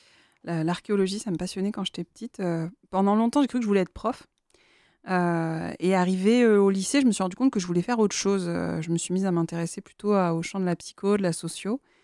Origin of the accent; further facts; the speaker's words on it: Quimper, Brittany, France; parce que je suis de Quimper.